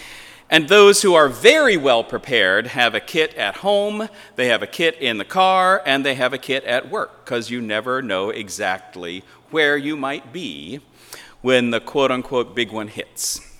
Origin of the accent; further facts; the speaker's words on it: Pennsylvania, United States; also born or lived in Los Angeles / Berkeley; even though I was raised in Pennsylvania, I spent the longest period of my life in California, in Los Angeles, a total of 19 years in Los Angeles